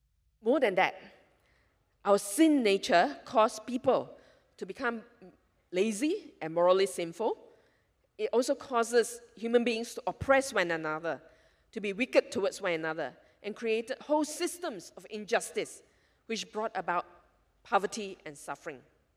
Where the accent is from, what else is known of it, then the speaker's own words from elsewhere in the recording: Sarawak, Malaysia; I probably feel closer because I'm from Sarawak. But we grow up with indigenous people around us.